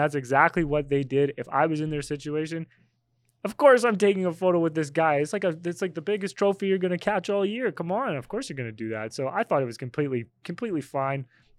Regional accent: Canada; We're from Canada, obviously.

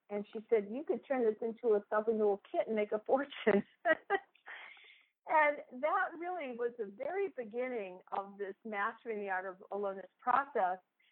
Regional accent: Dartmouth, Massachusetts, United States; And when I first came back, I relocated back in my hometown area of Dartmouth, Massachusetts.

